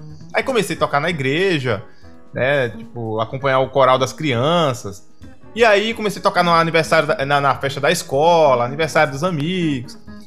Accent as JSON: {"language": "Portuguese", "town": "Cruz do Espírito Santo", "region": "Paraíba", "country": "Brazil", "said": "Eu sou do interior da Paraíba, sou de Cruz do Espírito Santo, que fica próximo a João Pessoa."}